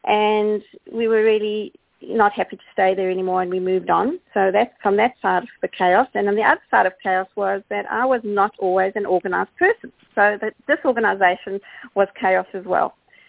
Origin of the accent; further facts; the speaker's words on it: South Africa; moved away as an adult; now in Australia; that's why the accent, of course, because I'm South African, and we've actually been living here for 16 years.